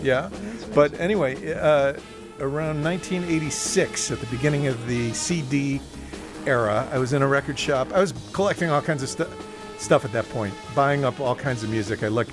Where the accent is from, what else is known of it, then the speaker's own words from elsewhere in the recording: Detroit, Michigan, United States; Well, I'm from Detroit, and I am kind of very into the history of Detroit culture, let's say, and grew up in the city